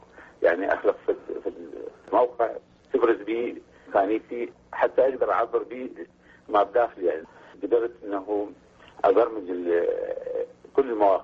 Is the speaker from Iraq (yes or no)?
yes; Amarah, Maysan, Iraq; نولدت بأحد القرى تابعة لقضاء المجر الكبير